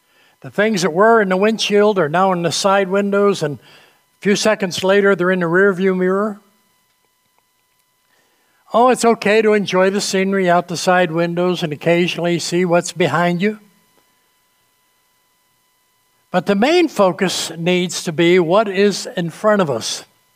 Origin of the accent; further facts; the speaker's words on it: New England, United States; I grew up in the Congregational Church in New England.